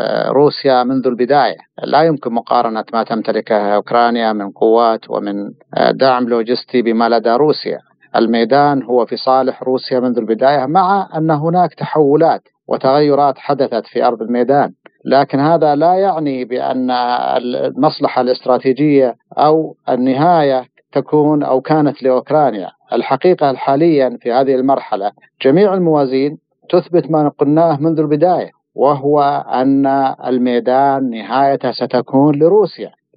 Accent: Saudi Arabia; وأنا كمواطن سعودي أعتقد بأن الرياض قادرة على حلحلة الموضوع

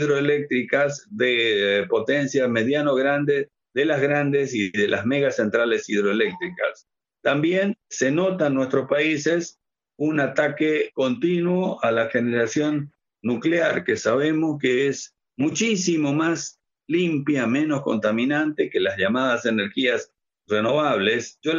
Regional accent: Argentina; Fíjese que en mi país, en Argentina

